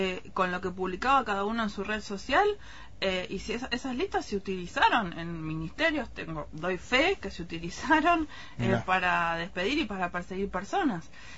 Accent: La Plata, Buenos Aires Province, Argentina; Yo soy platense, así que era una cosa pendiente que tenía presentarlo acá en la ciudad.

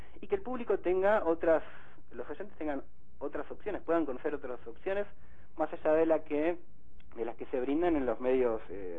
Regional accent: Balcarce, Buenos Aires Province, Argentina; also born or lived in Mar del Plata; now in Buenos Aires, Argentina; empecé en Balcarce, que es la ciudad en la que me crié, después seguí en Mar del Plata y actualmente en Buenos Aires

